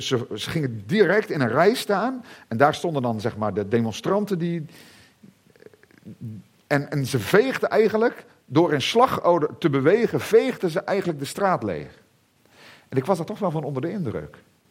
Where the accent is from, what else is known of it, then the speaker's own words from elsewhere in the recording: Zeeland, Netherlands; ik ben opgegroeid in Zeeland, platteland, dorpje